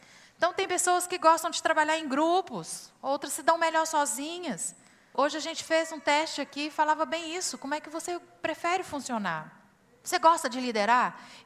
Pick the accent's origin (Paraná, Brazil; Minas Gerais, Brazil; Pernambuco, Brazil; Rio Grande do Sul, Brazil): Minas Gerais, Brazil; Eu fui criada lá em Minas Gerais